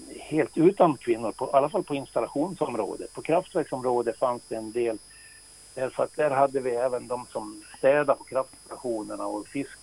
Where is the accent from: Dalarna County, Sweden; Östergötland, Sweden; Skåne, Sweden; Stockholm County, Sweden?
Dalarna County, Sweden; accent: dalmål; Om nu dalmålet går fram, för det sitter ju kvar naturligtvis. Jag kommer ju från Borden.